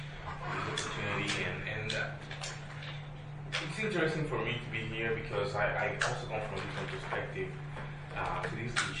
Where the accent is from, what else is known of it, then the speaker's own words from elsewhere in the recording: Puerto Rico; I'm from Puerto Rico, I was freezing